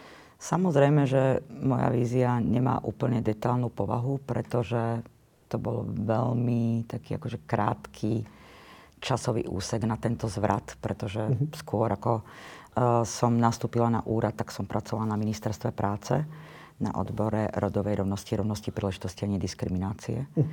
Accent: Banská Bystrica, Banská Bystrica Region, Slovakia; Pochádzam z Banskej Bystrice, áno.

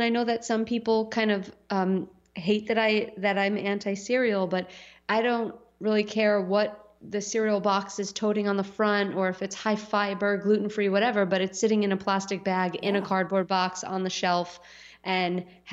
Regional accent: Staten Island, New York, United States; when I grew up in Staten Island, I was a Staten Island girl.

